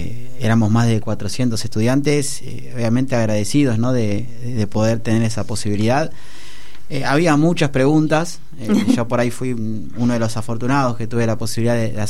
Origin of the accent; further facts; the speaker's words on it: Argentina; Yo particularmente soy muy argentino y me gusta mucho Argentina y no pienso en irme.